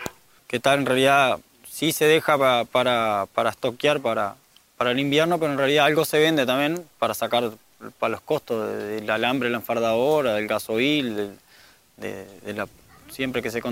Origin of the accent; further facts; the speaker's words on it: Los Cerrillos, Canelones, Uruguay; soy de Los Cerrillos, departamento Canelones